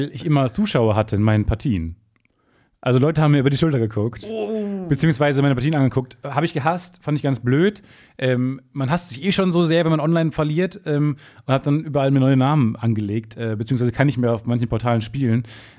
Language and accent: German; North Rhine-Westphalia, Germany; born there; mein Name plus Kreis Unna, wo ich geboren bin, da klingelt doch was